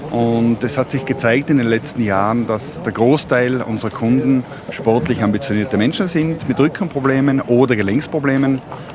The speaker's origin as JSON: {"language": "German", "town": "Mayrhofen", "region": "Tyrol", "country": "Austria", "tie": "born or raised there", "said": "gebürtig aus Mayofen im Zillertal."}